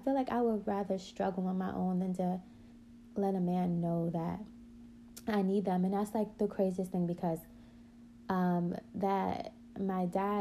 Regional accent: Queens, New York, United States; growing up in New York, we grew up in Queens, and it was a small world.

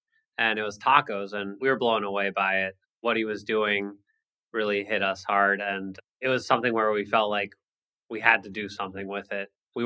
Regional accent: San Diego, California, United States; because we grew up in San Diego, born and raised here, but Alex went to school in New York. I went to Boston.

